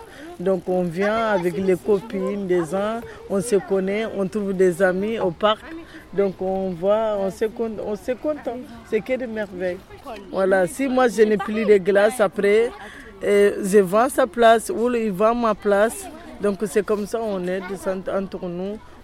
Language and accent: French; Mali; Donc ça vient de chez nous, au Mali.